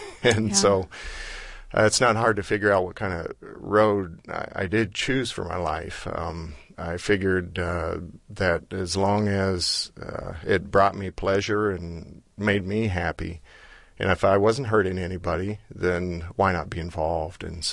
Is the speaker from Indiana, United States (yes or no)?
yes; Bloomington, Indiana, United States; Yeah, I was raised in Bloomington, Indiana, and second to the youngest of seven kids in our family